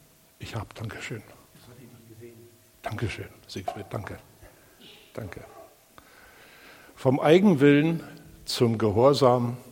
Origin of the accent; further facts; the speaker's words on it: Rostock, Mecklenburg-Vorpommern, Germany; Ich komme aus Rostock, aus der Brüdergemeinde